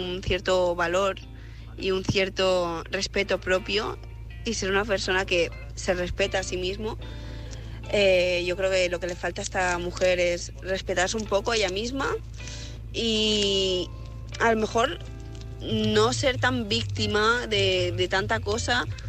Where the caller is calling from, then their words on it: Mataró, Catalonia, Spain; Soy corresponsal de Mataró, Barcelona.